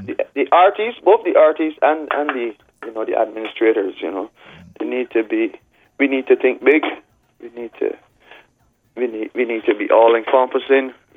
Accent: Barbados; but I'm a Caribbean man. We're smooth and easy, born and bred in Barbados, sure.

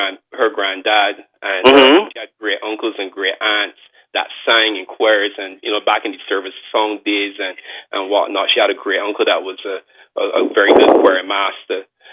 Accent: Saint Philip, Barbados; I grew up in St. Philip in the country, and we were almost surrounded by cane fields when I was, when I was growing up.

